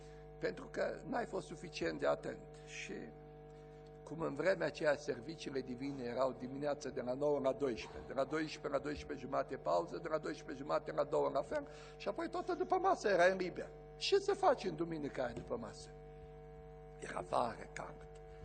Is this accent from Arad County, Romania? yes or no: yes; Arad, Arad County, Romania; Am crescut pe Malul Mureșului, în Arad